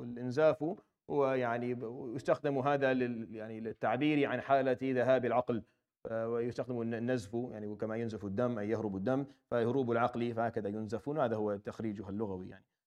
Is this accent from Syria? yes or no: yes; Syria; بيقولوا عندنا في سوريا،